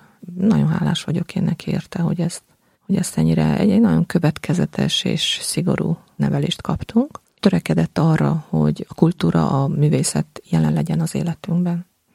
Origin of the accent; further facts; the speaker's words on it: Satu Mare, Satu Mare County, Romania; Hát Szatmárnémetiből származom. Egy milyen vallásos családba nőttem föl.